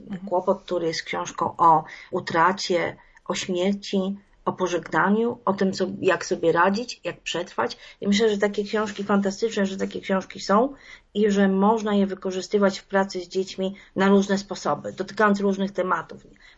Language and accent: Polish; Kłodzko, Lower Silesian Voivodeship, Poland; o terenach, które są mi bliskie, bo moją rodzinną miejscowością jest Kłodzko.